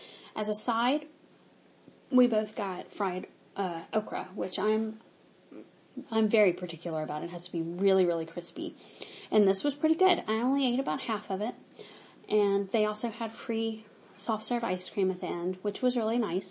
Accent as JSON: {"language": "English", "region": "Mississippi", "country": "United States", "tie": "born or raised there", "said": "I grew up in Mississippi, and barbecue in the South is a big thing."}